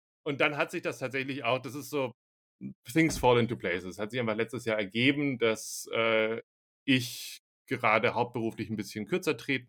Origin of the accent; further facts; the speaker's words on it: Slovenia; German is a second language; ich bin ursprünglich Slowene und es gab viel auf Slowenisch und es gab viel auf Kroatisch, was ich auch spreche.